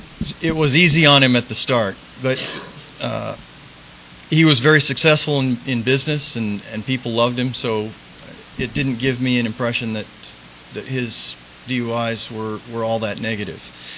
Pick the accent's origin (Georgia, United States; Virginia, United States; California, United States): California, United States; Hacienda Heights; I grew up in San Gabriel Valley, small town, Hacienda Heights, and I was a good student, and I had a wonderful family, two younger brothers, great parents